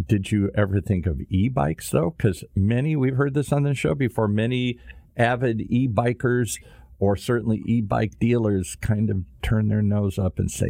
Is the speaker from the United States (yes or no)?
no; Ireland; My buddies and I opened an Irish pub because I'm an Irishman.